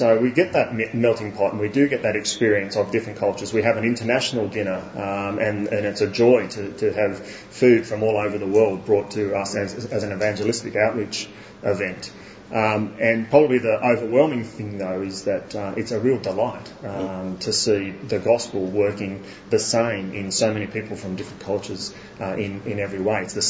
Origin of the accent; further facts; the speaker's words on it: Blue Mountains, New South Wales, Australia; I grew up in the Blue Mountains and very white Blue Mountains at the time, and went to churches which were predominantly white for all my life.